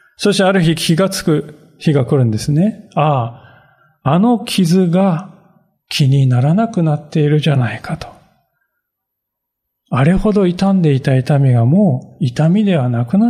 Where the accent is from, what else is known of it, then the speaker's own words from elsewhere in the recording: Kanagawa, Japan; now in Miyagi, Japan; 私はですね、宮城の出身ではございませんで、神奈川県の出身ですね。で、宮城、この宮城には縁もゆかりもない。そういう人間であります。